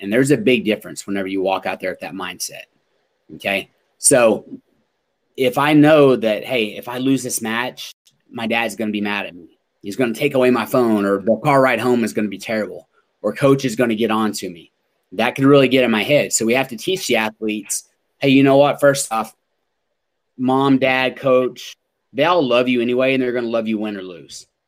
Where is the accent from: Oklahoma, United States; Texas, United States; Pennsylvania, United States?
Oklahoma, United States; But I grew up in Oklahoma. I love OU football.